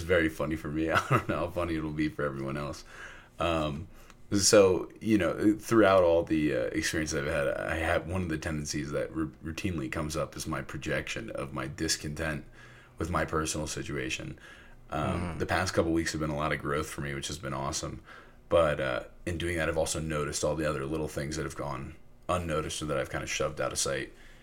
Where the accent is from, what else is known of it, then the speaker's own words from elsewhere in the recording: Florida, United States; I came from Florida. I thought people knew how to drive.